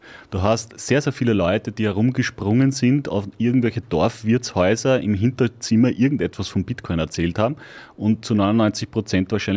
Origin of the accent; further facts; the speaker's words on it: Mautern an der Donau, Lower Austria, Austria; now in Mattersburg, Austria; Nein, ursprünglich bin ich aus Mautern an der Donau.